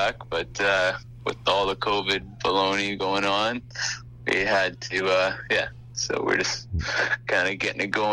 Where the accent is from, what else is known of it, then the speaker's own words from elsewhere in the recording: New Westminster, British Columbia, Canada; I grew up in New Westminster. Lived there for most of my life, jammed there. You know, that's where I kind of grew up and started playing drums when I was 10.